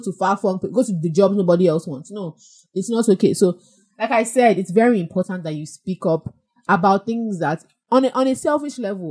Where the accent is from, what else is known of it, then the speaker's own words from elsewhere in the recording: Nigeria; We're going to be talking about dealing with family dysfunction, especially as Nigerian and African millennials.